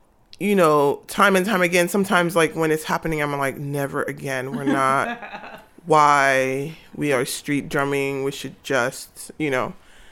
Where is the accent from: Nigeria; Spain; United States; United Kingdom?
Nigeria; I'm Nigerian, I'm Igbo